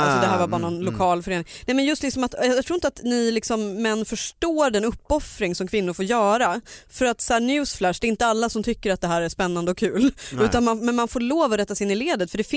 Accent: Ångermanland, Sweden; jag är från Ångermanland, så jag är absolut inte från en metropol heller.

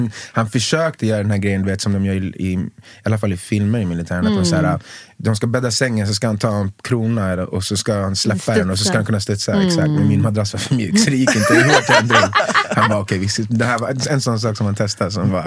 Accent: Skogås, Stockholm County, Sweden; also born or lived in Tumba; Skogås huvudsakligen. När jag var väldigt liten bodde vid Tumba. Sen Skogås.

